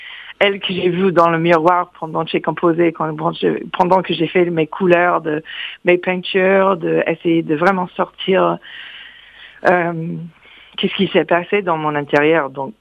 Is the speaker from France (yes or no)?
no; United States; accent: American; French is a second language; mon accent, c'est encore toujours super fort, parce que je parle avec la mélodie américaine, quoi.